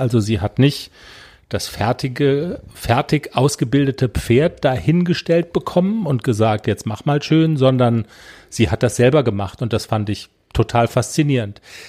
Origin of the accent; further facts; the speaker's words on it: Baden-Württemberg, Germany; also Baden-Württemberg. Das ist ja schon mal super, da kommen wir auch her, aus dem Schwarzwald allerdings.